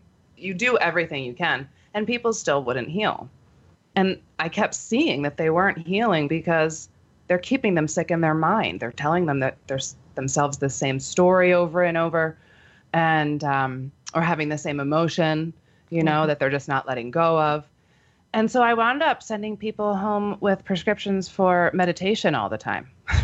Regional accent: Philadelphia, Pennsylvania, United States; So I was gung-ho and I applied to all the schools and decided on sunny Arizona. I came from Philadelphia.

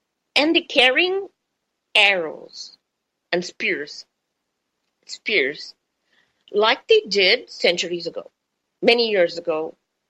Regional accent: India; because I'm Indian, of course, obviously I'm interested in people who are doing well

